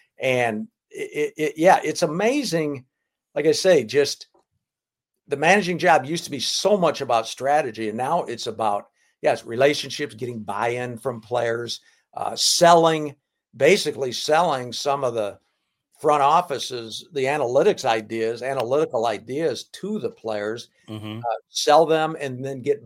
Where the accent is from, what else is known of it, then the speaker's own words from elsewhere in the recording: Michigan, United States; I'm a Michigan kid. I grew up in Michigan.